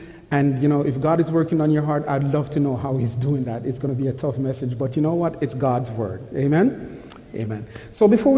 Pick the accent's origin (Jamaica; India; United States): Jamaica; not that I'm complaining because I'm from Jamaica. I love the heat.